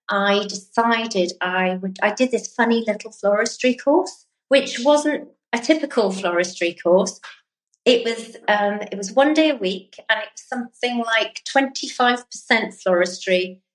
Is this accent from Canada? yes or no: no; Wales, United Kingdom; because I grew up on the Gower Peninsula, very small village on the Gower Peninsula